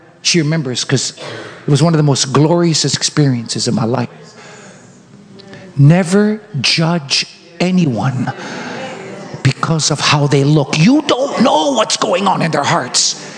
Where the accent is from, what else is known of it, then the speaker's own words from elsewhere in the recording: Canada; I said, well, my Dino, my dad, we're from Canada, and we're here.